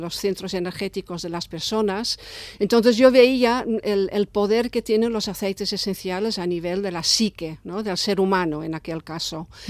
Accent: Netherlands; Spanish is a second language; moved away as an adult; now in Mallorca, Spain; yo soy holandesa, pero la verdad es que casi ni me acuerdo porque llevo ya casi 40 años en Mallorca, vivo en Mallorca.

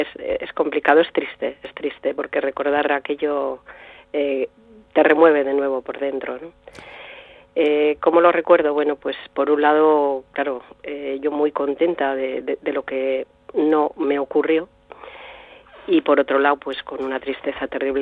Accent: Ortuella, Basque Country, Spain; ella también era de Ortuella, porque yo soy de Ortuella.

